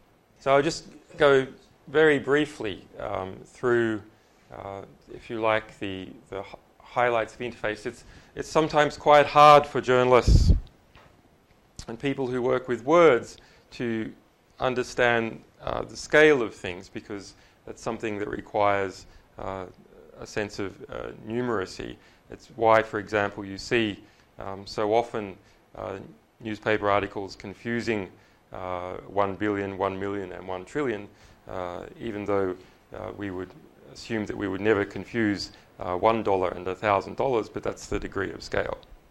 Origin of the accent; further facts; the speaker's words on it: Australia; So, as an Australian